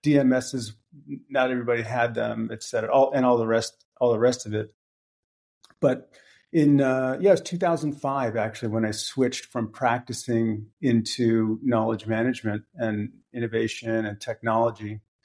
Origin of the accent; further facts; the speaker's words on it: Syracuse, New York, United States; originally starting in my hometown in Syracuse, New York, for a couple of years, and then moved to New York City at the end of 98.